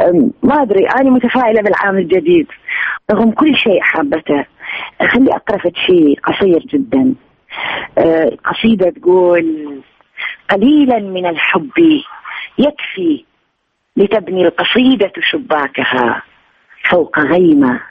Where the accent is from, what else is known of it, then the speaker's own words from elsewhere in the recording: Iraq; moved away; بعد ما طلعت من العراق.